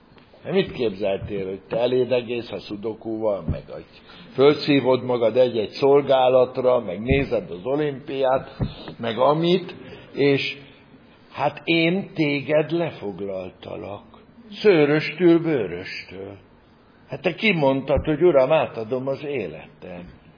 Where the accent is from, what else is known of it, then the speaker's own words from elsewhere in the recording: Szabadszállás, Bács-Kiskun, Hungary; also born or lived in Fót / Érsekcsanád; 0 évesen elkerültem fogtőre, ott volt édesapám lelkész 7 évig, és aztán szabadszállásra visszaválasztották, 13 éves koromig ott zajlott az életem, és akkor kerültünk Irsekcsanádra, a világ közepére.